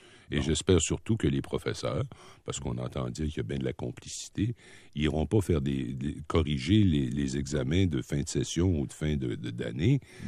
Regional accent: Rimouski, Quebec, Canada; il est inclus dans mon patelin natal, la Rimouski.

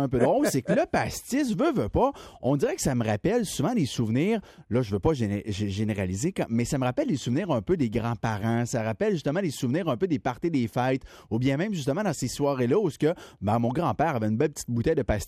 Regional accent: Quebec, Canada; c'est comme ça que le carvi a commencé à pousser par chez nous, au Québec, justement, sur le bord du Bas-Saint-Laurent.

